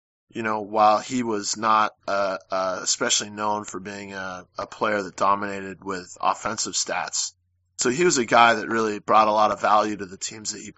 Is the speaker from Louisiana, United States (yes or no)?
no; Seattle, Washington, United States; this is very different than kind of what I grew up watching in Seattle, or what we grew up watching in Seattle.